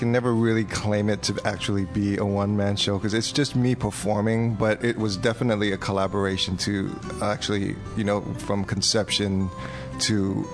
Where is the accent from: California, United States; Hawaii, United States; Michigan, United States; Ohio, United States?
Hawaii, United States; It's a semi-autobiographical piece about how I grew up in Hawaii and found my heritage through the traditional Hawaiian dance hula.